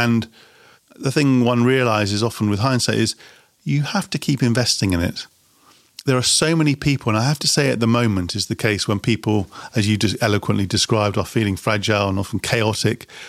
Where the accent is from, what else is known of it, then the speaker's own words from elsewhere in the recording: United Kingdom; as a Brit, my sense of humour is brilliant.